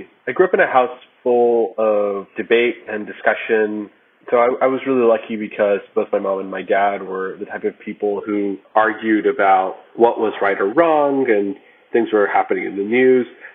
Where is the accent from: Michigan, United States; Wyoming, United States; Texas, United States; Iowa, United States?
Texas, United States; despite being very liberal, I grew up in Texas